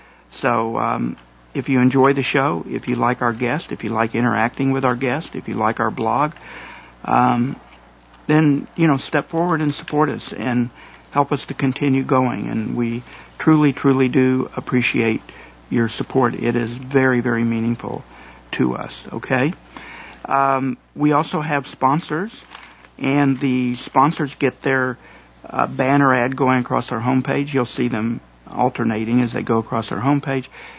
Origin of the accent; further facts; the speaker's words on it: Tulsa, Oklahoma, United States; Oklahoman, and as everybody knows, both the caller Marshall and I are Okies. I'm from Tulsa